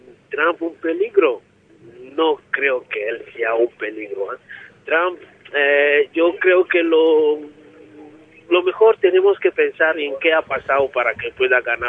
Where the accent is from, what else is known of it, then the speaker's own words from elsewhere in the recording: Togo; now in Bilbao, Spain; vengo de Togo, vivo en Bilbao.